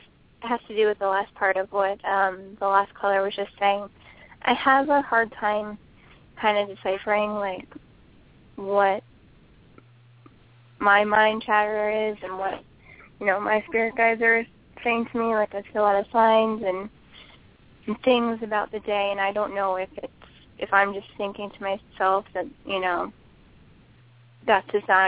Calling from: New Jersey, United States; New Jersey.

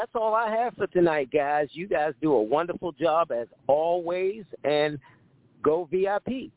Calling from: Baltimore, Maryland, United States; in Baltimore.

